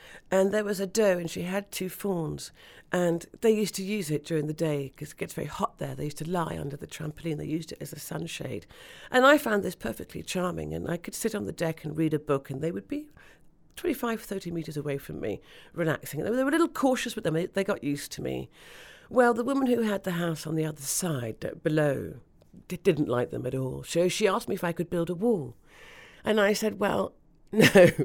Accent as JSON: {"language": "English", "region": "London", "country": "United Kingdom", "said": "I'm a Londoner. I'm also an outsider. I inhabit both places."}